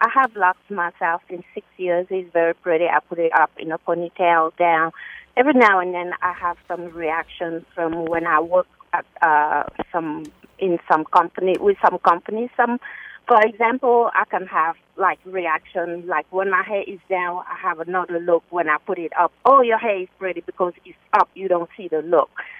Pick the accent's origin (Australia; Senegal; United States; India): Senegal; moved away; I have been living here over 23 years. I'm originally from West Africa, Senegal, to be exact.